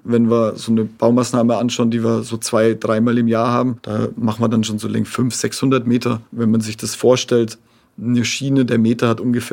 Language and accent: German; Erlangen, Bavaria, Germany; Ich komme ja aus Erlangen.